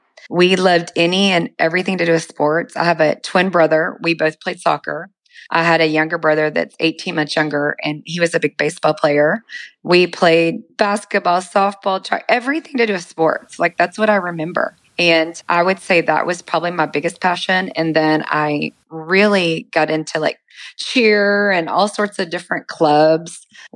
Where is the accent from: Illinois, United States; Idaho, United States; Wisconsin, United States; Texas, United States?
Texas, United States; Duncanville; I did. I grew up in Duncanville, Texas.